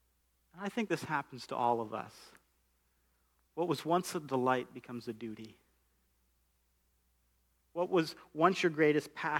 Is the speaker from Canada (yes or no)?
yes; Alberta, Canada; And so we're sitting, and I'm from Alberta, okay?